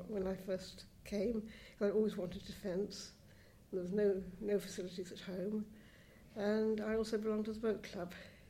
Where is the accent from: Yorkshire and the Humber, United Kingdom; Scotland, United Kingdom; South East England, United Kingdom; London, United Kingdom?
South East England, United Kingdom; Newbury; I was born in Newbury in Berkshire.